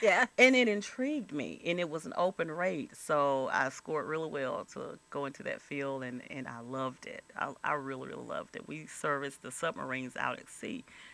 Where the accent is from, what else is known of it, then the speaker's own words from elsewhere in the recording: Greenwood, United States; I am from Greenwood. I was in JROTC all through high school, and I really enjoyed it.